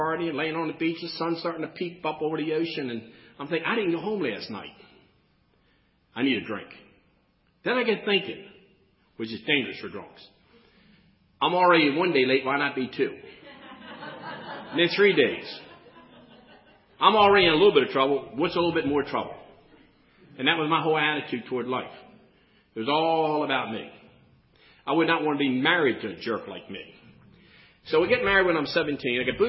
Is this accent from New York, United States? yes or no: no; Maryland, United States; I was raised in Anne Arundel County, AA County. And I always lived in a little house. I was raised on a little house on the water.